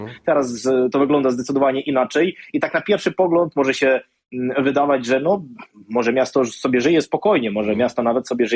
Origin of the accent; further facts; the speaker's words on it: Zaporizhzhia, Zaporizhzhia Oblast, Ukraine; Zaporoże na przykład to jest moje rodzinne miasto